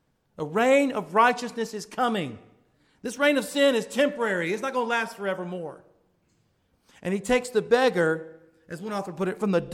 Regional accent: Southern United States, United States; So some people, you catch me as a Southerner, my pronunciations can sound foreign to you.

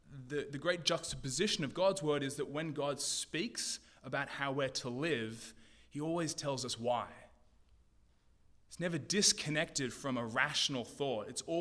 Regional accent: Australia; as an Australian, immediately went to white sands and palm trees and endless waves

